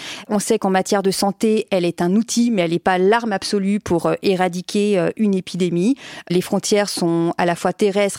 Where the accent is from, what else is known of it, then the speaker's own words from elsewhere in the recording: France; C'est très symbolique puisque c'est le premier mort du coronavirus hors d'Asie et il est chez nous en France.